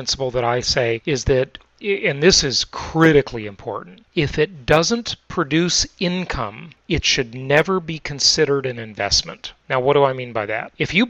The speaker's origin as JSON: {"language": "English", "town": "Los Angeles", "region": "California", "country": "United States", "tie": "born or raised there", "also_born_or_lived": "Orange County", "moved": "as an adult", "said": "So we're talking about California, where we're both from. I grew up in West Los Angeles, and then my adult life lived in Orange County until moving to Arizona just recently."}